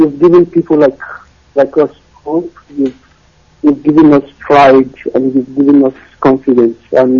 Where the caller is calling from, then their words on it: Italy; I'm calling from Italy.